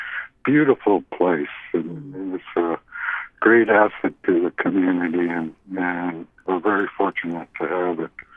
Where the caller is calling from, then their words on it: Sitka, Alaska, United States; I'm from Sitka, Alaska. I'm very happy to live in a community where we just opened up a brand new library